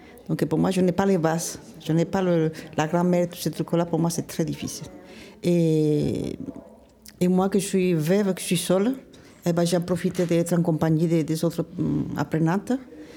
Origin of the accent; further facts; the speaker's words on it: Colombia; French is a second language; now in France; Ça fait 43 ans que je suis en France. Je suis de Colombie. Bon, le français, je le parle bien et je le lis, très bien même, mais je ne l'écris pas.